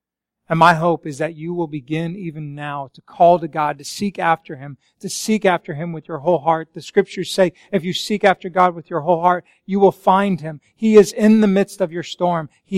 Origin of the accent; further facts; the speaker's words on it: Colorado, United States; I grew up in Colorado. You guys been to Colorado? Some of you? I love Colorado.